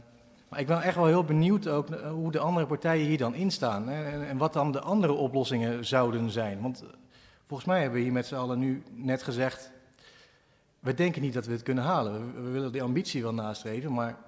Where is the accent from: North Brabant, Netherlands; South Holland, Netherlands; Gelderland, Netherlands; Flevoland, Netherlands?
Flevoland, Netherlands; Ik kom uit de Flevopolder, ik ben er niet op tegen.